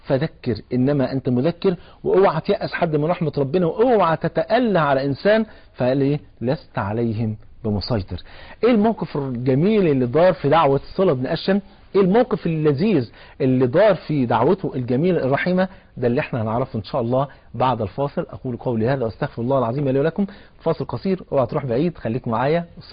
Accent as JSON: {"language": "Arabic", "country": "Egypt", "said": "بلغتنا كمصريين يقول له خف بقى"}